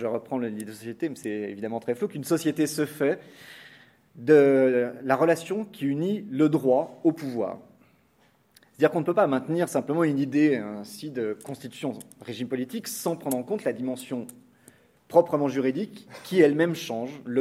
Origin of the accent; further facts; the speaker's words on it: France; en tant que Français, on est attaché à une forme très rigide